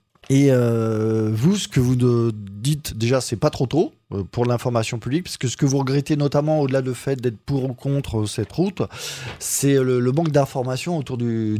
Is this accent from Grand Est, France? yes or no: no; Paris, Île-de-France, France; moi je suis parisien, donc je connais un peu le problème de circulation.